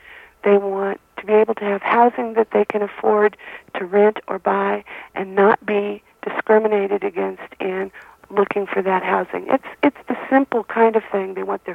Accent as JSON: {"language": "English", "region": "Oregon", "country": "United States", "tie": "born or raised there", "said": "I grew up in Oregon. I was born here."}